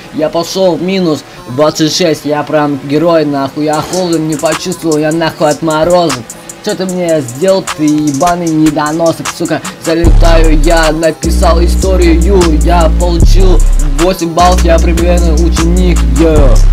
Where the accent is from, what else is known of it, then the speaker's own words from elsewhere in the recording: Kazakhstan; потому что я казах